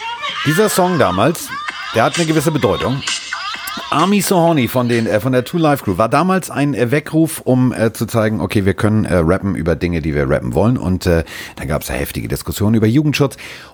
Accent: Hamburg, Germany; Also ich komme aus Hamburg.

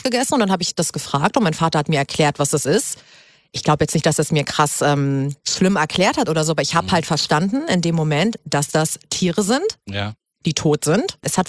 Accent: Hamburg, Germany; ich komme ja aus Hamburg

